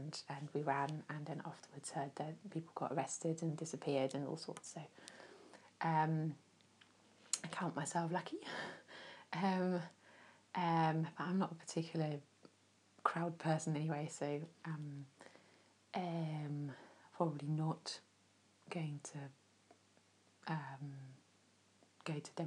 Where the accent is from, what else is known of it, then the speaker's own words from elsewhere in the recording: Germany; I grew up in East Germany